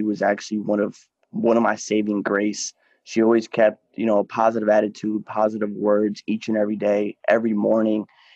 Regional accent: Waterford, Michigan, United States; I'm 24. I'm from Waterford, Michigan

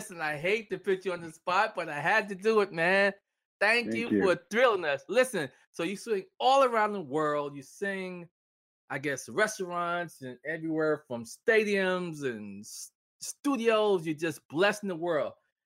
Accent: New York, United States; I'm from New York, you're from New York, we have 500,000 listeners in Brooklyn.

